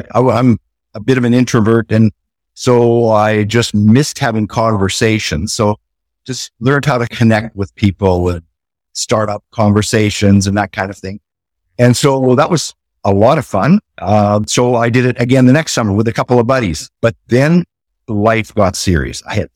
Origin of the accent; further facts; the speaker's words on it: British Columbia, Canada; I grew up in Western Canada, just about 40 minutes out of Vancouver. Mennonite brother in background. So grew up in church